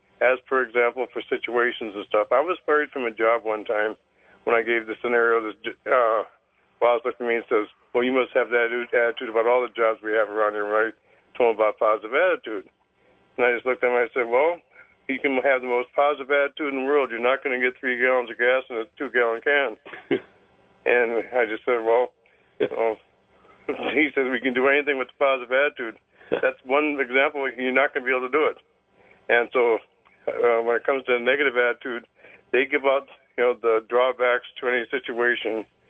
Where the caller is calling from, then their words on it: White Pine, Tennessee, United States; from White Pine, Tennessee.